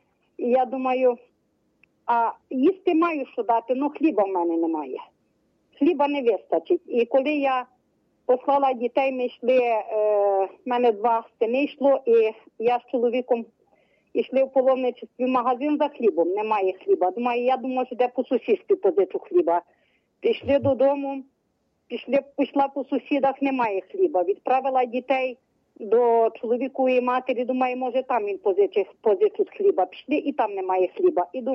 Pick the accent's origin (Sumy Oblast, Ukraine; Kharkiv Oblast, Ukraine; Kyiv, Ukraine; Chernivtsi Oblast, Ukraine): Chernivtsi Oblast, Ukraine; Chernivtsi; я сама з Чернівець